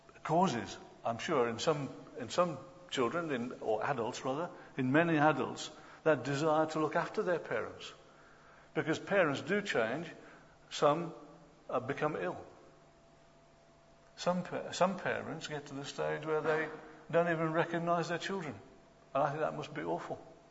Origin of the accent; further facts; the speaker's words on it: Midlands, United Kingdom; I'm from the Midlands. You may not be able to tell, but I am. Some people thought it was South Africa, but it's not.